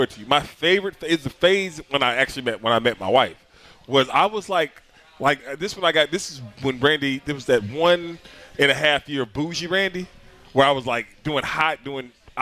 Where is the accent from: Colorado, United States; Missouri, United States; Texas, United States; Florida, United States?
Missouri, United States; St. Louis; Like I'm from St. Louis, Shawty.